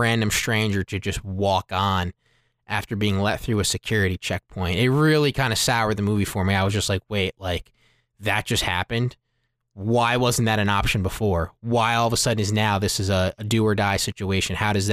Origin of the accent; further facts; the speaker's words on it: East Coast, United States; And growing up on the East Coast, every time that we ever went into New York and we would be on the school buses